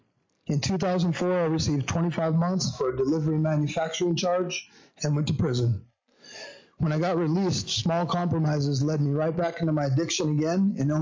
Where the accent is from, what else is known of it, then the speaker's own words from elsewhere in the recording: White Salmon, Washington, United States; born there; I was born in White Salmon, Washington, in the Columbia River Gorge.